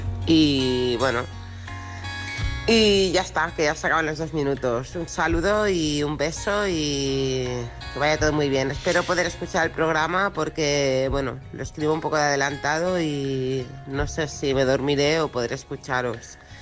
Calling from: Barcelona, Catalonia, Spain; de Barcelona.

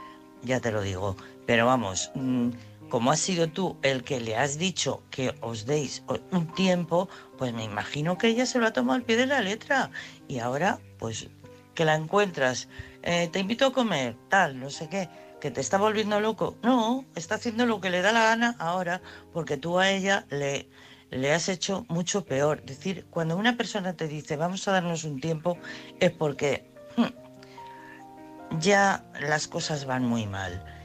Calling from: Madrid, Community of Madrid, Spain; de Madrid.

